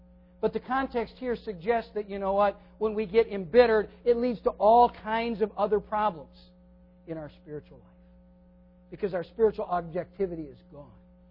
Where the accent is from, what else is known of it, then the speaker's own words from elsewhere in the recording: Minnesota, United States; when we grew up in Minnesota, I was never a big trapper